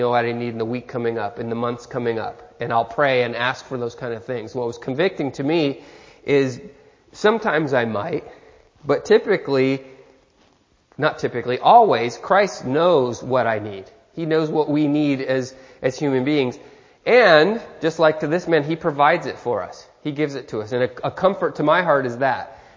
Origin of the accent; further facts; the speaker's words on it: United States; because I'm American, ugly American